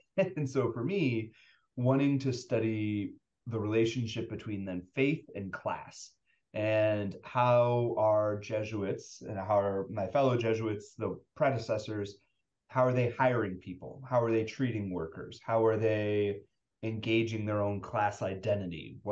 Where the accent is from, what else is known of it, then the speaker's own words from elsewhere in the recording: St. Louis, Missouri, United States; One is just I grew up in St. Louis. It's very near and dear to me, very familiar.